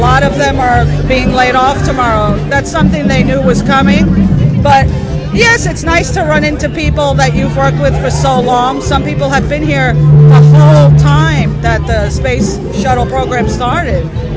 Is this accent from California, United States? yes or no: no; Brooklyn, New York, United States; since I was a little girl growing up in Brooklyn